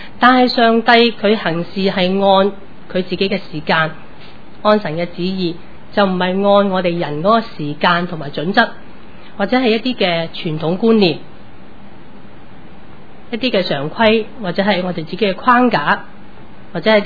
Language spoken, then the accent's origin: Chinese; Hong Kong; 我在香港成长，我连英文都学得不好，再学一个新的语文是很困难的